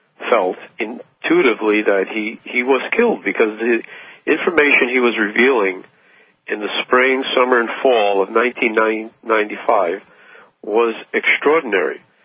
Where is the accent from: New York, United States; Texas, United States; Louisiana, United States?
New York, United States; I was raised in the Northeast in the New York metropolitan area